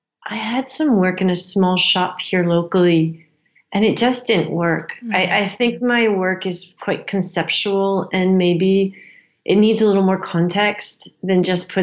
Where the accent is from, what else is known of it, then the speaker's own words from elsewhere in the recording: United States; And then for me as an American, and then I thought, I can't afford this.